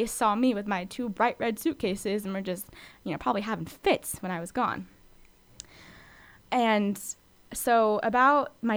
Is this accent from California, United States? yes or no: yes; California, United States; And I said, yeah, I'm American. I'm from California.